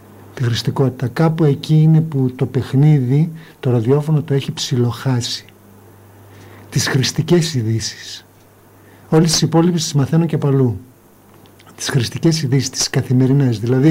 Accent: Velvento, West Macedonia, Greece; Όχι, και δεν το λέω για το Βελβεντό γιατί είναι η πατρίδα μου

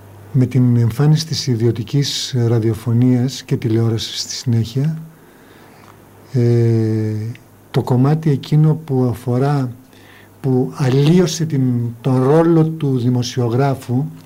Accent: Velvento, West Macedonia, Greece; Όχι, και δεν το λέω για το Βελβεντό γιατί είναι η πατρίδα μου

